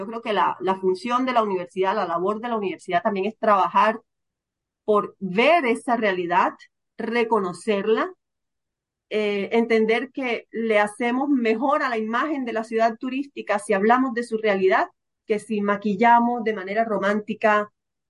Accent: Cartagena, Bolívar, Colombia; cuando lo conocí hace 8 años que me vine a vivir de vuelta a mi tierra

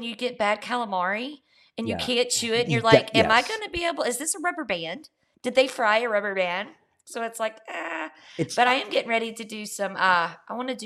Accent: the South, United States; accent: Southern; that's an accent kind of like my Southern accent, you know.

